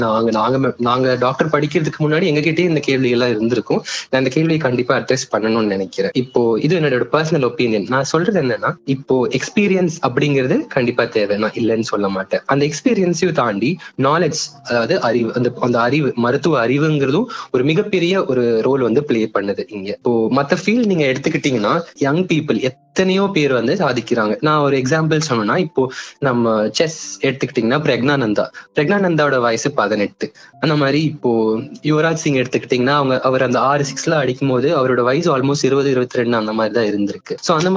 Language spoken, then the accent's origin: Tamil; Ooty, Tamil Nadu, India; என்னோட சொந்த ஊர் ஊட்டி.